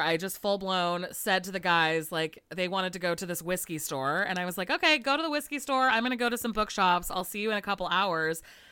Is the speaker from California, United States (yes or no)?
yes; California, United States; So, but as a Californian, I'm like, shipping should be $10.